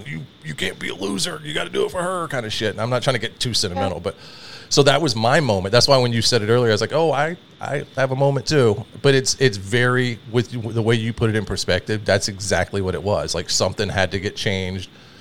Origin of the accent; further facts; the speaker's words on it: the South, United States; So we were raised very strict in the South.